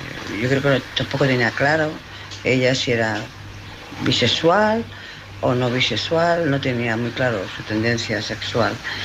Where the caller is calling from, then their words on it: Barcelona, Catalonia, Spain; de Barcelona